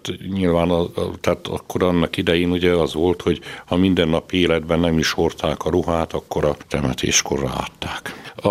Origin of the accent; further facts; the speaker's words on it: Erdőtelek, Heves, Hungary; Én Erdőtelken születtem még a falumban 1952. novemberében, és hát ott nevelkedtem végig